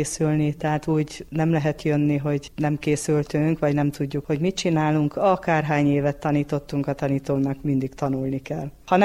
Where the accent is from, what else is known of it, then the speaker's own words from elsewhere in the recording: Esztenek, Hungary; Eszteneken voltam, itt is születtem Eszteneken, úgyhogy én nem mentem máshova.